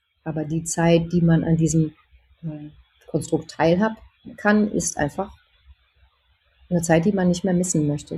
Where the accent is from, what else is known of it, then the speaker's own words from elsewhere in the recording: Cologne, North Rhine-Westphalia, Germany; ich bin ja in der Südstadt groß geworden